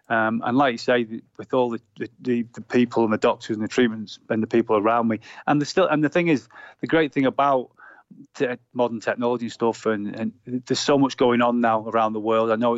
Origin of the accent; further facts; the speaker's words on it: Southport, North West England, United Kingdom; I grew up in Birkdale, where I lived in Southport